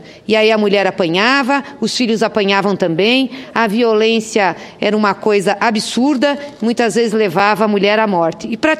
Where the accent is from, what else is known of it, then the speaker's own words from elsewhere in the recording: Paraná, Brazil; E eu tive o prazer, como paranaense também